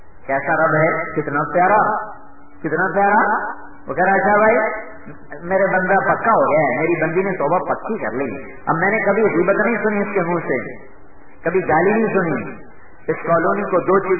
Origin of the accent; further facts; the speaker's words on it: Khanewal, Punjab, Pakistan; میرا ضلع خانے وال ہے, وہاں میرا گاؤں ہے.